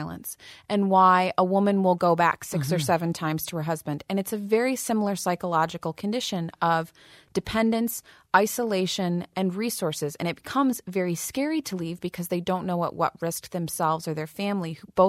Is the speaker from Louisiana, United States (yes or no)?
no; Flint, Michigan, United States; I was born and raised in Flint, attended the Flint Community Schools